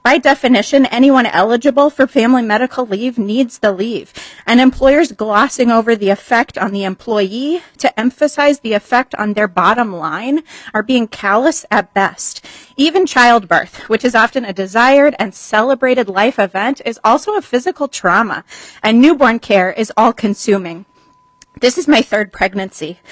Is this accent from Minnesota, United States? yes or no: yes; Minnesota, United States; I have lived and am living the experience of being a Minnesotan without paid family and medical leave protections.